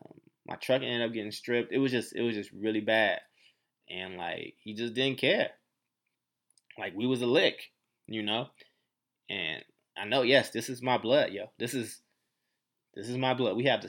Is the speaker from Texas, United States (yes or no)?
no; Oakland, California, United States; his son and I are actually the same age, and we grew up together in North Oakland